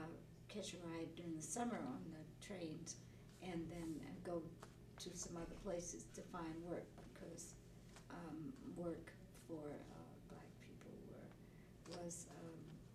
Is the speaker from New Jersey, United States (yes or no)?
no; New York City, New York, United States; I was born in the Bronx.